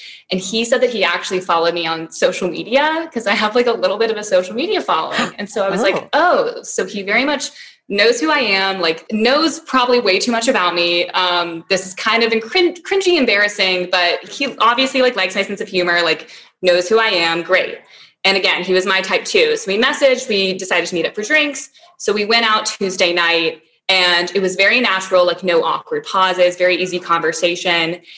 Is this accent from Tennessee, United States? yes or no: yes; Tennessee, United States; now in California, United States; I'm from Tennessee. Megan and I live together in California.